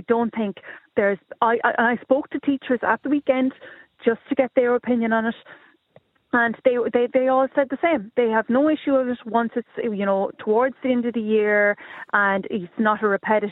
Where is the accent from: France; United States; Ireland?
Ireland; Munster; I'm originally from Kerry, so if we were to go down home